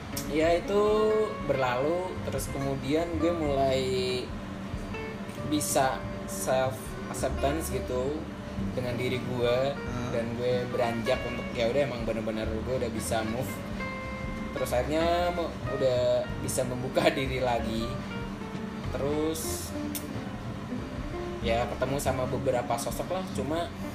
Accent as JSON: {"language": "Indonesian", "town": "Batang", "region": "Central Java", "country": "Indonesia", "also_born_or_lived": "Kendal", "said": "Gue dari Batang cuy."}